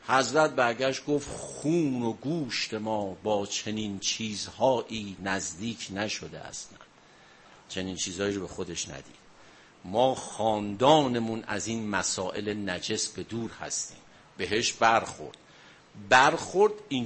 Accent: Iran; ما افتخارمون به عنوان یک ایرانی

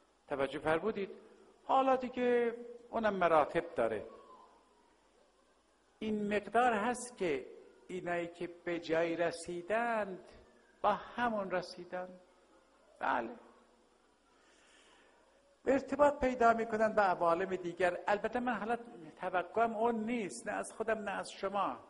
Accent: Tehran, Tehran Province, Iran; born or raised there

